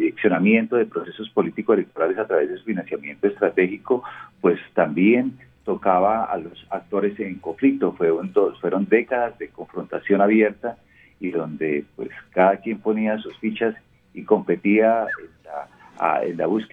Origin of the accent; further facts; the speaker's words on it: Colombia; de la cual no podemos acudirnos sin conocer como colombianos la verdad de lo ocurrido